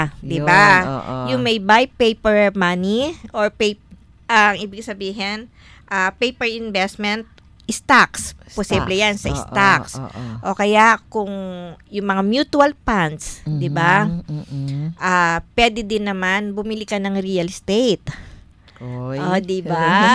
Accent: Central Luzon, Philippines; Dun sa amin sa Nueva Ecija

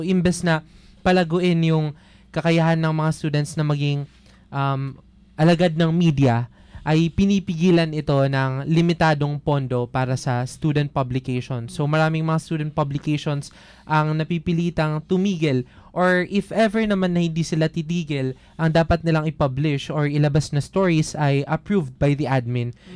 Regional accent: Bicol Region, Philippines; I'm from Camarines Sur po. Mm-hmm. Yun, Camsur.

